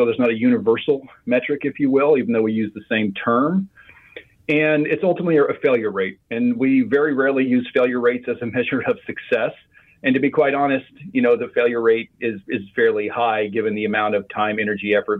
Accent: Midwest, United States; No, actually, I grew up in the Midwest and I actually stole a car in Oklahoma and drove it up to Iowa.

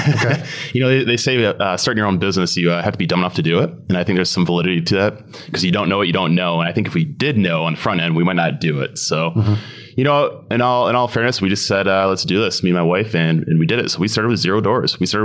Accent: Grand Rapids, Michigan, United States; Yeah. So we're from Grand Rapids, Michigan, and that's where we created the company

